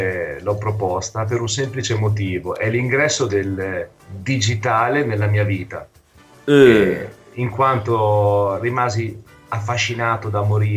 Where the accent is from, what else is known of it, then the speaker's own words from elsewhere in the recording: Sassuolo, Emilia-Romagna, Italy; c'è la prima personale dopo quasi 15 anni di carriera che faccio nella mia città natale, sono molto orgoglioso di quella. E alla Pageria Arte di Sassuolo, Umore Nero, che ha già girato abbastanza il mondo come mostra, ma finalmente è approdata anche a casa mia.